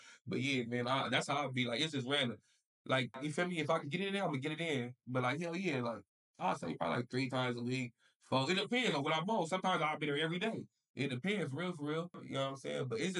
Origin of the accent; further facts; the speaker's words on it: Los Angeles, California, United States; I'm right here in LA, man. Like, you feel me? I'm from Bridge, so that's like over there by Slauson, Swap Meet, Harvard Park, you feel me, Venice, all that. You feel me? I'm from Bridge. I grew up over there.